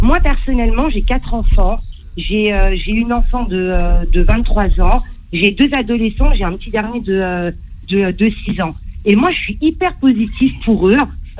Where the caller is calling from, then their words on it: Pantin, Île-de-France, France; de Pantin.